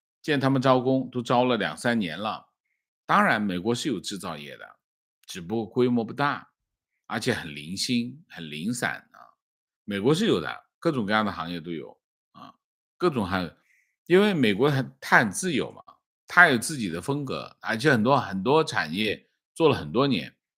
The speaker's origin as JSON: {"language": "Chinese", "town": "Wannian County", "region": "Jiangxi", "country": "China", "tie": "born or raised there", "said": "我就是万年县人，我不在那里教书，我在那成长啊。我是1976年离开，我在那里生活了8年，是整个厂子搬到了万年县啊。我的童年是在万年生活的啊。"}